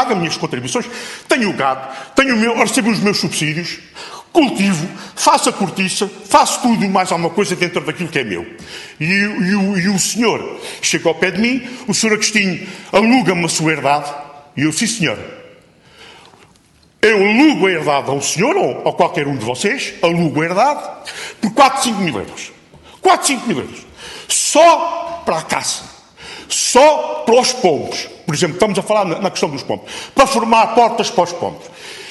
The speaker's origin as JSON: {"language": "Portuguese", "town": "Barreiro", "region": "Setúbal", "country": "Portugal", "said": "Eu sou do Barreiro. Vem para a minha terra, formou ali família, trabalha ali na minha terra."}